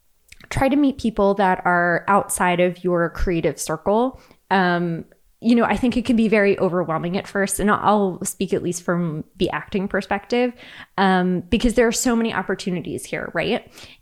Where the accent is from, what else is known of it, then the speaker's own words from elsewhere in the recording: Long Island, New York, United States; I'm like, well, I grew up on Long Island.